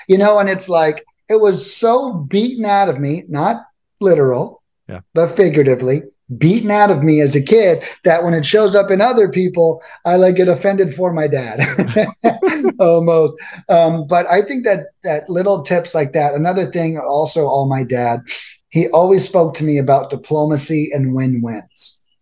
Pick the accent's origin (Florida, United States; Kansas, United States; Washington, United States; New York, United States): Florida, United States; Lakeland; I moved out of South Florida in the second grade, and I moved to Lakeland, Florida, which is this little town. And back when I moved there was more cows than people.